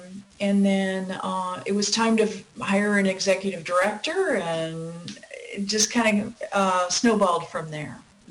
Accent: Iowa, United States; born there; moved away as an adult; also born or lived in San Francisco

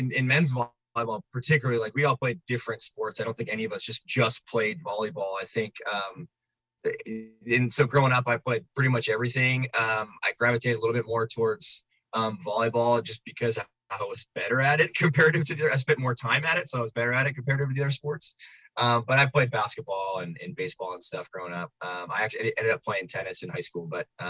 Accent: Hartford, Wisconsin, United States; started coaching the high school girls team where I grew up in Hartford, Wisconsin.

